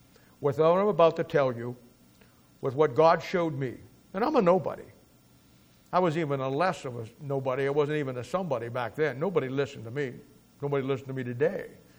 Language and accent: English; Canton, Ohio, United States; Where I grew up in Canton, Ohio, I grew up on the other side of the tracks.